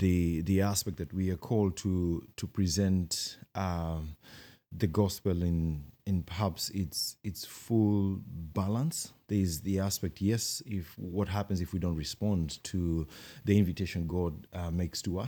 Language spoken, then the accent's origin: English; Kenya; now in Christchurch, New Zealand; Originally, we are from Kenya. And getting used to life here in New Zealand. It's been maybe 7 or 8 years now.